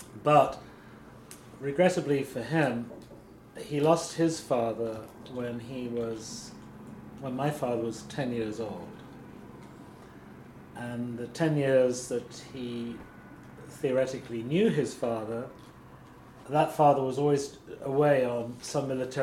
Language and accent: English; Islington, London, United Kingdom; born there; I was born in London, Islington, on October the 5th, 1948.